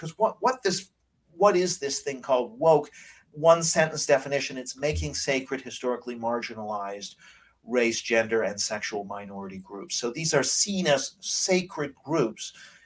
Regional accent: Vancouver, British Columbia, Canada; also born or lived in Tokyo; now in London, United Kingdom; So I've spent eight early years of my life in Tokyo. And then I grew up in Vancouver and then have been in London for over 25 years now as an academic.

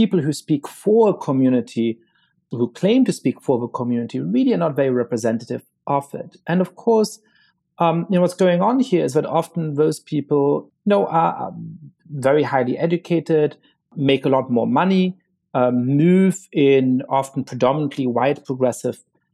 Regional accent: New York City, New York, United States; as a black man growing up in New York City, a lot of the times you would experience stop and frisk tactics

